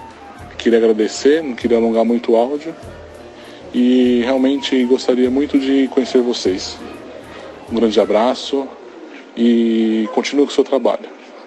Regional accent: São Paulo, Brazil; sou de São Paulo, tenho 25 anos

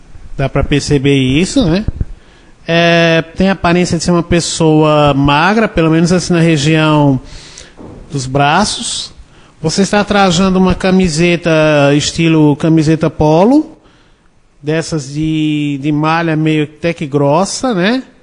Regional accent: São Paulo, Brazil; desculpa, é que eu não conheço aqui, sou de São Paulo.

